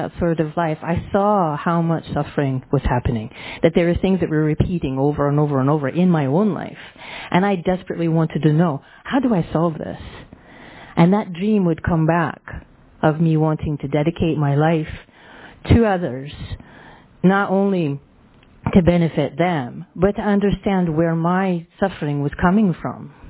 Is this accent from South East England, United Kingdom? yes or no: no; Scotland, United Kingdom; I'm Scottish after all, right?